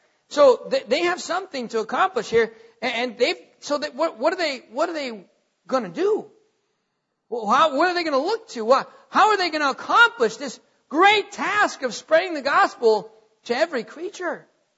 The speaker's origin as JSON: {"language": "English", "country": "United States", "said": "You know what? I'm an American. I am. I've served my country. I believe in this country."}